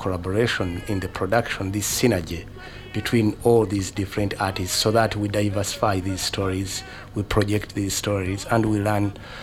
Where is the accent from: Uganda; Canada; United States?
Uganda; now in Auckland, New Zealand; I was born and raised in Uganda, East Africa, and I'm currently doing my PhD in dance studies at the University of Auckland.